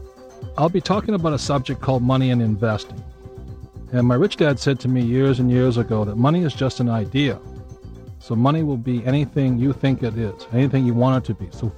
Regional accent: Hawaii, United States; I'm a fourth-generation Japanese-American growing up in Hawaii.

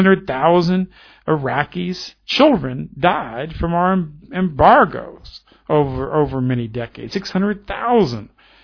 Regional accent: United States; I'm an American. I may not agree with the government, but it's still my country.

